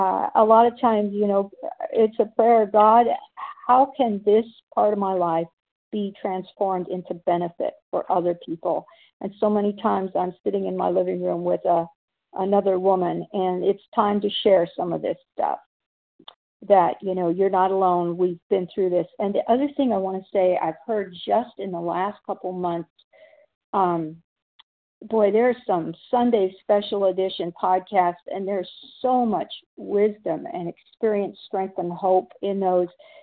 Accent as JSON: {"language": "English", "region": "Washington", "country": "United States", "said": "I am from Washington State"}